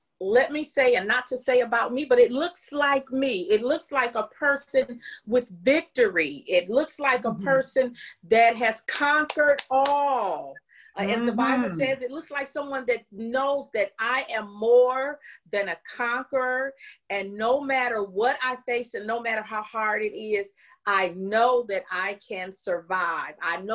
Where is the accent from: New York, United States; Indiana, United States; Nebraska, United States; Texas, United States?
Indiana, United States; And I was from Indiana. I was just visiting in Chicago that weekend.